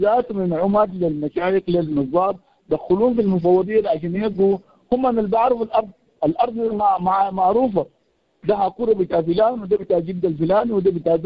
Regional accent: Darfur, Sudan; مشاكل دارفور، نحن من دارفور طبعا

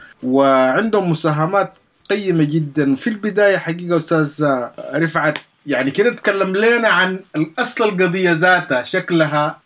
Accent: Sudan; مجموعة من السودانيين، مجموعة أنا سوداني

